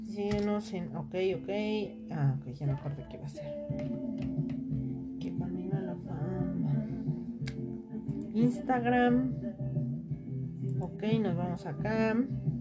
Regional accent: Mexico; Y obviamente yo soy mexicana.

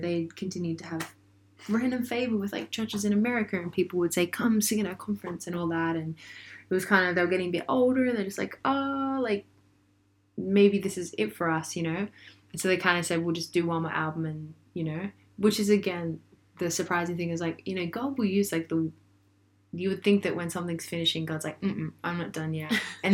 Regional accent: Australia; then also, the great thing about, you know, being an Australian is that there's this, you have people around you who would keep you grounded.

